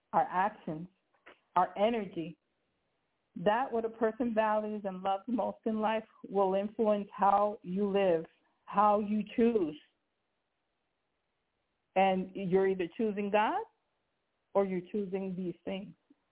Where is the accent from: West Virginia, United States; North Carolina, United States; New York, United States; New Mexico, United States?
New York, United States; Brooklyn; accent: Brooklyn; And my Brooklyn accent came out a little bit.